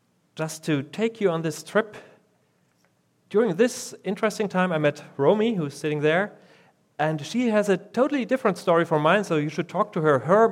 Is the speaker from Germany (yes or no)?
yes; East Germany, Germany; I was 17 years old when Germany was reunited, and I had the best of both worlds. I grew up in East Germany